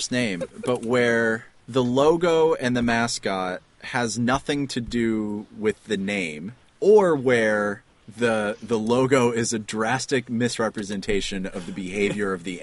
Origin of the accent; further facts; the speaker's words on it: Buffalo, New York, United States; And then there's the city, my hometown.